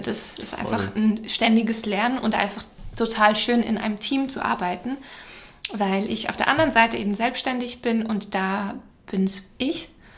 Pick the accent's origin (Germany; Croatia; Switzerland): Switzerland; accent: Swiss German; Ich verstecke das immer so, den Schweizer Dialekt.